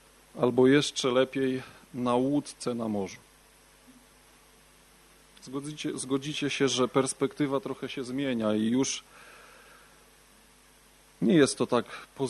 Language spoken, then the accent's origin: Polish; Ciechanów, Masovian Voivodeship, Poland; jestem z Ciechanowa.